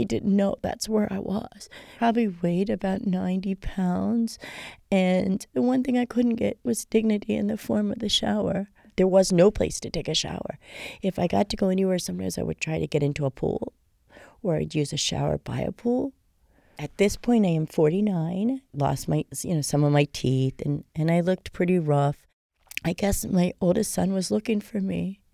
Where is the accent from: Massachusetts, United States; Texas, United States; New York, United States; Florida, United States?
Florida, United States; Davie; Davie girl. I'm born and raised in Davie.